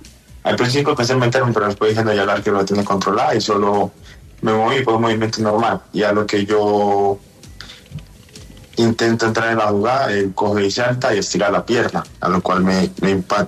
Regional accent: Santa Bárbara, Nariño, Colombia; Yo soy de Santa Bárbara, Escuela de Nariño.

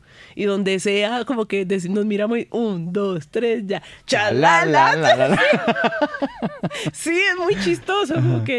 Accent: Bogotá, Colombia; also born or lived in Quibdó; yo nací, mi hermano nació aquí en Bogotá, yo nací en Quibdó por cosas de la vida que pasaron, pero nos criamos, los primeros años los pasamos aquí en Bogotá.

